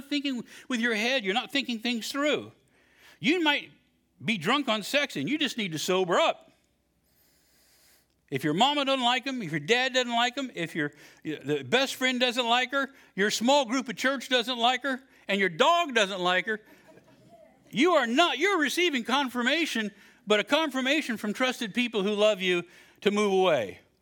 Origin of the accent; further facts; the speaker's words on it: West Virginia, United States; I can say that I'm from West Virginia.